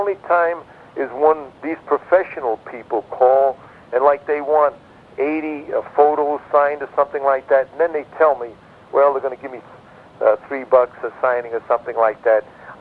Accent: Brooklyn, New York, United States; I consider myself one of the luckiest guys you can ever imagine to be a young, skinny little runt growing up in Brooklyn

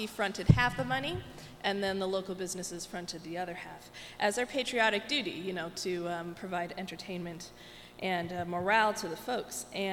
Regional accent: South Bend, Indiana, United States; And the South Bend Blue Sox did a bit better than most in my hometown, but they also had a unique location.

